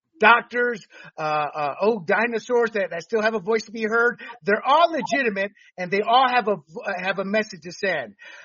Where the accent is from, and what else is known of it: Panama; born or raised there